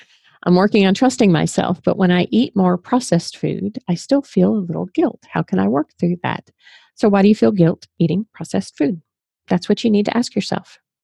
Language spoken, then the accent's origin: English; Rhode Island, United States; I grew up in New England. I know you'd never know it from the way I talk now, but I grew up in Rhode Island.